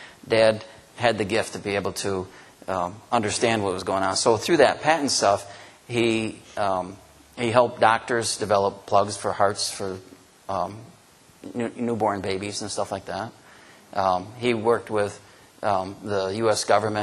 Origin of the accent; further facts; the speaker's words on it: New York, United States; also born or lived in Ohio / Illinois / Michigan; But I was born in Ohio, moved to Illinois, and then Michigan, and by the time I was five, I was in Western New York, where we stayed pretty much most of my life there.